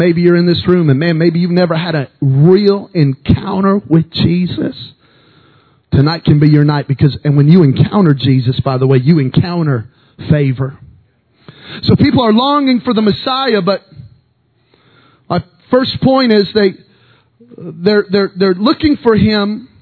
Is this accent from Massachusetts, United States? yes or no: no; Belen, New Mexico, United States; I'm born in Belen, New Mexico, population 2000.